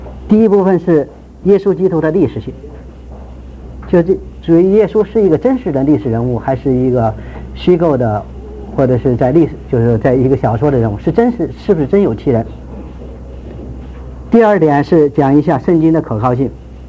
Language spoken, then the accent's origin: Chinese; China